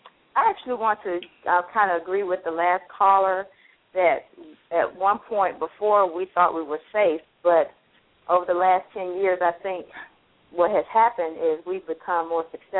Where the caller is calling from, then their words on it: Montgomery, Alabama, United States; calling from Montgomery, Alabama.